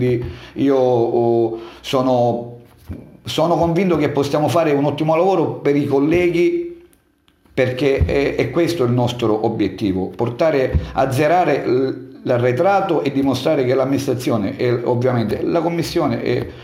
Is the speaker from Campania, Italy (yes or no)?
no; Sicily, Italy; Io sono siciliano